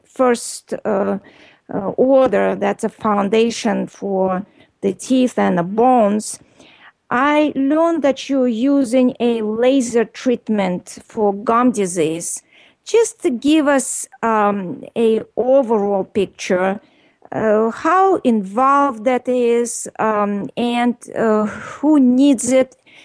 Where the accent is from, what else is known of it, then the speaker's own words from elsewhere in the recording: New York, United States; I'm from New York